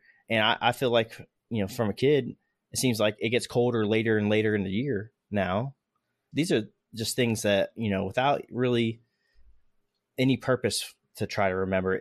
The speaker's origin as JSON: {"language": "English", "region": "Florida", "country": "United States", "tie": "born or raised there", "said": "at least since we're both from Florida. I've noticed when I was growing up, hurricane season, you know, that's just part of life in Florida."}